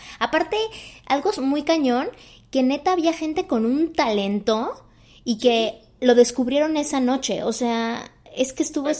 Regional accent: Mexico; la verdad en mi país, en México, yo había asistido a un par de grupos de mujeres

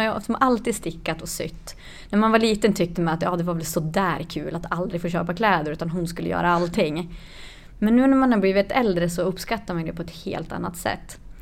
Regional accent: Ånge, Västernorrland County, Sweden; ett band hemma i Ånge där jag kommer ifrån, eller där jag vuxit upp

